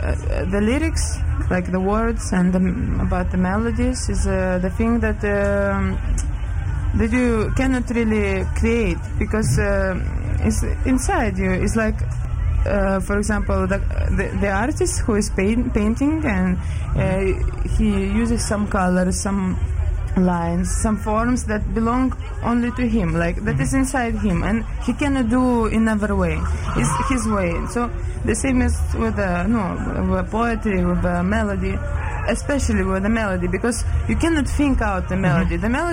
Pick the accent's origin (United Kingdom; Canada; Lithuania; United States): Lithuania; We come from Lithuania, it's a neighbor country. sisters of the Baltic states.